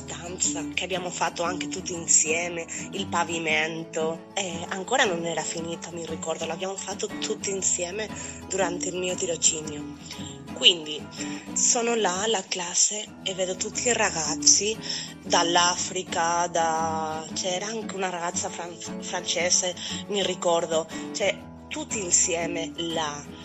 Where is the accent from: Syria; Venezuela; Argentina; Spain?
Spain; Italian is a second language; now in Italy; io avevo fatto teatro da quando ero piccola in Spagna